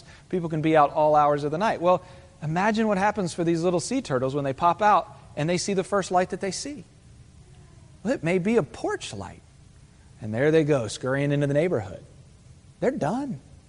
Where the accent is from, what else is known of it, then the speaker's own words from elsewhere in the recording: Virginia Beach, Virginia, United States; I grew up in Virginia Beach.